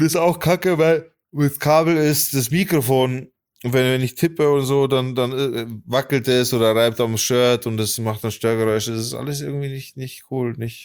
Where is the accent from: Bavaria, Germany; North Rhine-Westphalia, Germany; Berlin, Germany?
Bavaria, Germany; Das ist das Land, das war bei uns in Bayern tatsächlich, glaube ich sogar.